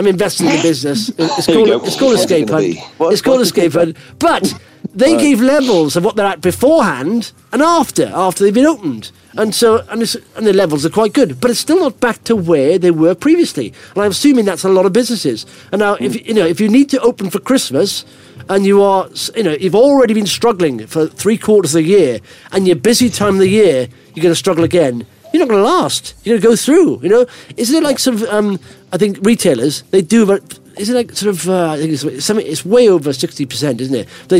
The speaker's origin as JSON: {"language": "English", "region": "Wales", "country": "United Kingdom", "said": "I'm from Wales. I see the Welsh ones. They're boring."}